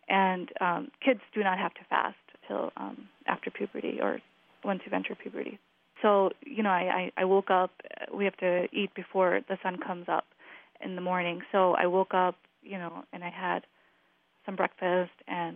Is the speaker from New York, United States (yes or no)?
no; Glendale Heights, Illinois, United States; I am from Glendale Heights, Illinois. I am 28 years old, mom of two.